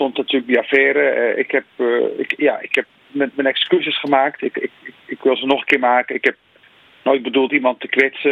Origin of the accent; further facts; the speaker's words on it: Rotterdam, South Holland, Netherlands; En ik herinner me als kind in Rotterdam dat op 4 mei heel erg stil werd. We woonden in Rotterdam-Noord en...